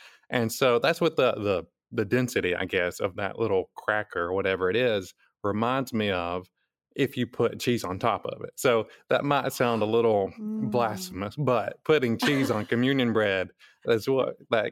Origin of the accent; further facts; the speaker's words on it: New Market, Alabama, United States; I grew up in Madison County in the New Market area.